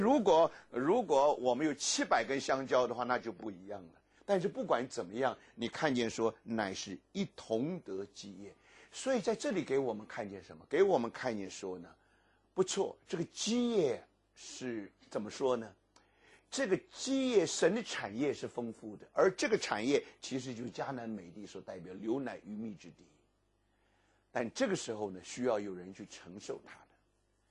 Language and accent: Chinese; Fujian, China; 我这个我小的时候在福建长大的